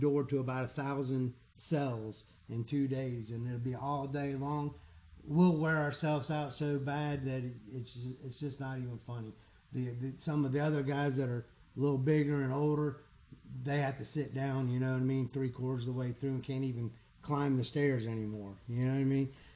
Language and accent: English; Tallahassee, Florida, United States; I grew up right here in Tallahassee, Florida.